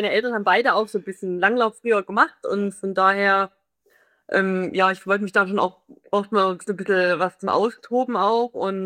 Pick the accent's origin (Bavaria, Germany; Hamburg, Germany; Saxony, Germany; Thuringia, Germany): Saxony, Germany; Bockau; born there; Also ich bin ja in Bockau geboren, das ist eigentlich eine sehr kleine Ortschaft.